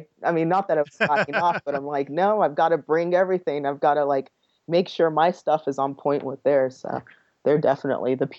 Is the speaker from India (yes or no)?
no; Nigeria; born there; I mean, I'm from Nigeria. I was born there.